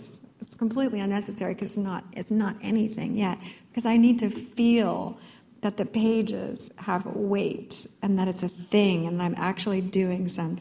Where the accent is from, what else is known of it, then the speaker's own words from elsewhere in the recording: California, United States; You know, I grew up with horses in the Central Valley in California, but I was like a cowgirl.